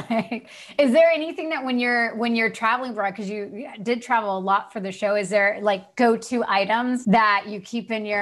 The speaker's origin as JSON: {"language": "English", "region": "the South", "country": "United States", "said": "And see, and I'm from the South, so they're big huggers."}